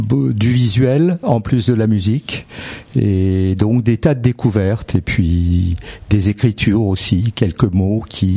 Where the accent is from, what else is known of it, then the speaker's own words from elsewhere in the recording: Ermont, Île-de-France, France; exactement, de la région Hermont-Franconville, tout à côté d'Anguin.